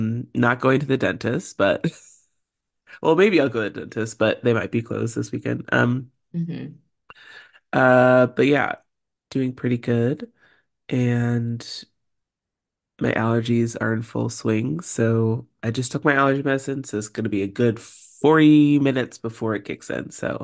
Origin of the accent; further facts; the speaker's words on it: Oakland, California, United States; It's actually a slang word from Oakland, my hometown